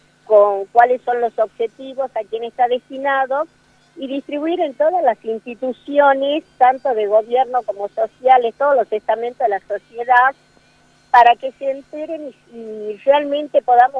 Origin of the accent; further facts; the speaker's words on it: Argentina; somos muy argentinos nosotros, y nosotros necesitamos y dependemos del abrazo, del beso, de la mano estrechada, porque esa ha sido siempre nuestra cultura, lo que nos ha caracterizado.